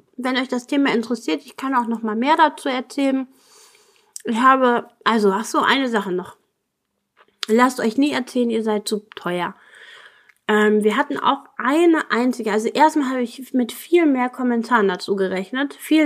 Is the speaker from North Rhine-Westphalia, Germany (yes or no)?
no; Buxtehude, Lower Saxony, Germany; ich komme aus Buxtehude und bin heute Morgen um 4 Uhr aufgestanden